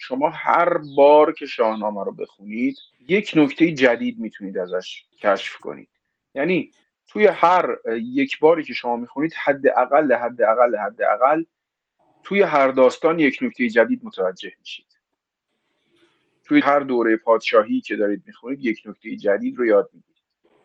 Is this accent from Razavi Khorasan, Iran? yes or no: no; Tehran, Tehran Province, Iran; now in Parand, Iran; متولد بزرگ شده تهرانم و الان ساکن پرندم، البته الان ساکن خوابگاهم در واقع